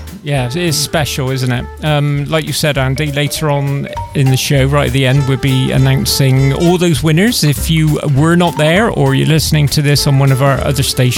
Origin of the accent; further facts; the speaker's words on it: Bristol, South West England, United Kingdom; accent: Bristolian; Obviously, I'm very fluent in Welsh, as you can tell from my Bristolian accent.